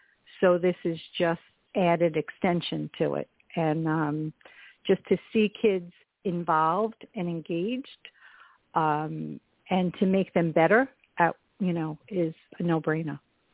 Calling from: Long Beach, California, United States; I'm calling from Long Beach.

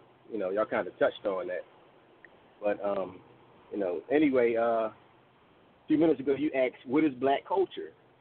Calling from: Philadelphia, Pennsylvania, United States; I'm calling from Philly.

